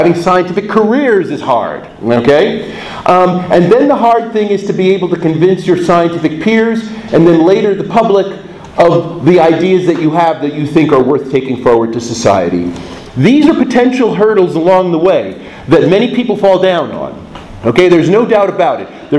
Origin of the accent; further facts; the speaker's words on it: United States; I'm from the United States, and of course, we have a whole big kind of mythology surrounding the move westward across the United States, right?